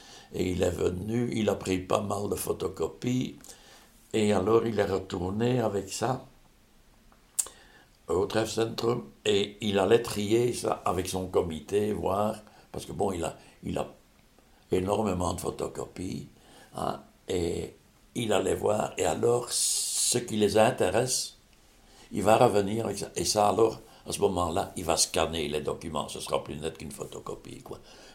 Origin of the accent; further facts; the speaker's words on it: Belgium; Je suis chez moi en Belgique. Mmh. J'ai ma langue.